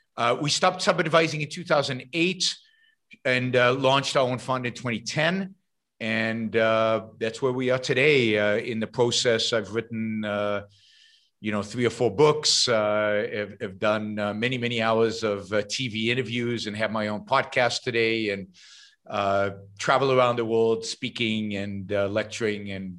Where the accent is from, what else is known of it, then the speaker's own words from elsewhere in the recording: Israel; Sure. I mean, I grew up in Israel. Israel in the 60s and 70s was a very socialist place.